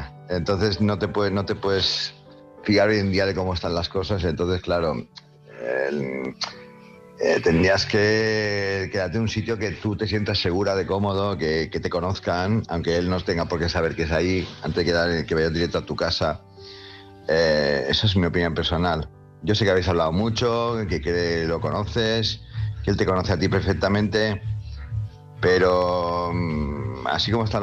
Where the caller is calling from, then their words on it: Palma, Balearic Islands, Spain; de Palma Mallorca.